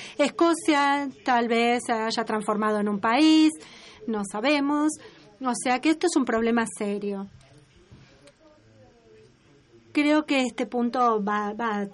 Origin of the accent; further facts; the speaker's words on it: Brazil; Spanish is a second language; Yo soy de Brasil, originaria